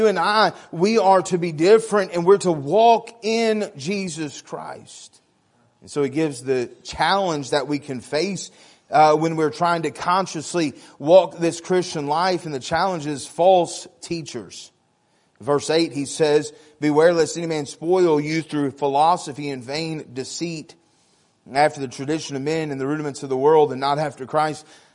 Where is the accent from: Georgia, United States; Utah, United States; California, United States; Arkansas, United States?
Arkansas, United States; people did not have a hard time telling that I was from Arkansas. I said words like, y'all.